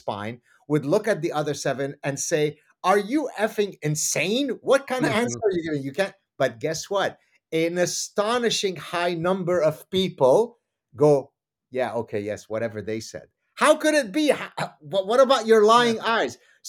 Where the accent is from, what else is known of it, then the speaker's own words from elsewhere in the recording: Canada; I'm Canadian. I truly don't have a dog in this fight.